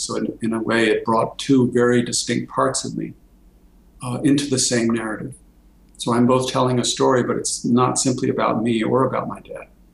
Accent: United States; As a North American, as an American, I come up empty around that because, first of all, there is no American people that I can say, these are my people.

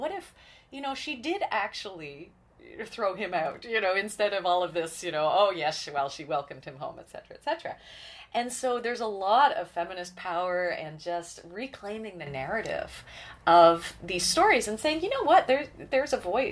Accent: Canada; born there; I was born in Canada. But there's so much Celtic background in my family. I've also described myself as a British Isles mongrel, in that I've got pretty much everything from the British Isles, but no other background

